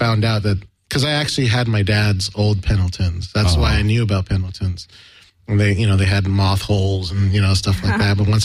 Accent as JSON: {"language": "English", "town": "Gardena", "region": "California", "country": "United States", "tie": "born or raised there", "said": "And so I kind of, growing up in Gardena, I had this, you know, a separate."}